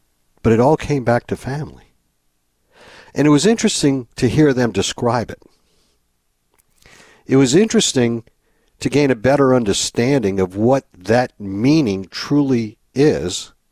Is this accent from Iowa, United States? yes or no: no; New Orleans, Louisiana, United States; Told one Uber driver I was from New Orleans, and they asked me, you know, how many alligators a year do I kill?